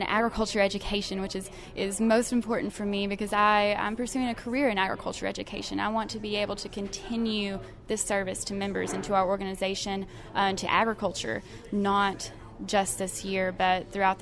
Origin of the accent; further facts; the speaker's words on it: Kentucky, United States; I am from the Davis County FFA chapter back home in Kentucky.